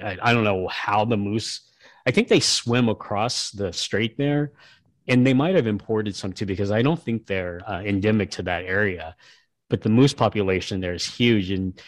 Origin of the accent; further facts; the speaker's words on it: Kansas, United States; You know, I'm from Kansas. We don't lock up our dogs either